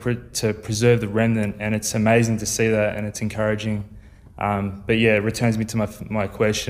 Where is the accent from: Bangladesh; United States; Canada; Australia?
Australia; Melbourne, Victoria; I'm from Melbourne, Australia.